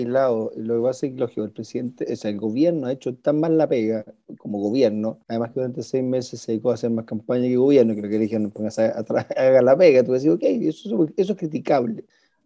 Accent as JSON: {"language": "Spanish", "country": "Chile", "said": "los que vamos a sufrir somos los chilenos."}